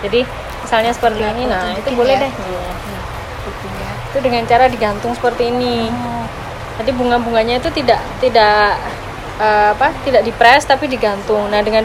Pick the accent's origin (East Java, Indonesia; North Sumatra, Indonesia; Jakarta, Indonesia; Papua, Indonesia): East Java, Indonesia; Batu; itu malah bisa membantu petani Kota Batu. Jadi bayangkan efeknya itu udah sampai seluruh petani di desa saya lah minimal.